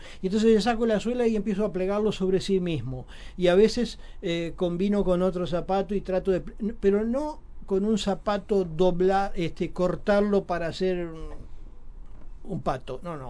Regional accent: Uruguay; yo no soy un indio amazónico, soy uruguayo

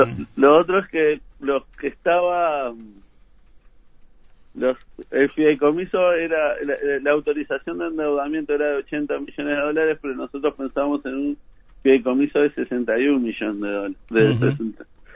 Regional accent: Las Piedras, Canelones, Uruguay; Yo soy de Las Piedras, y en Las Piedras ya está funcionando un ómnibus eléctrico

